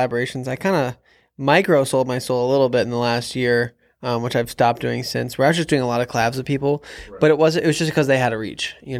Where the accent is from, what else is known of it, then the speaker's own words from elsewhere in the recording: Ann Arbor, Michigan, United States; You know, I grew up here in Ann Arbor